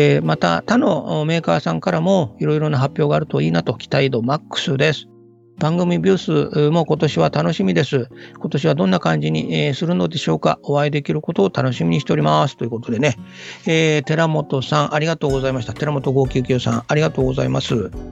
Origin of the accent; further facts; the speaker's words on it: Fukushima, Japan; 地元が福島ということで